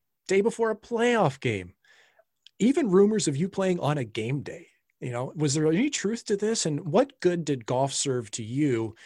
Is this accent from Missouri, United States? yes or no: yes; St. Louis, Missouri, United States; with the St. Louis Blues again, when, and my hometown.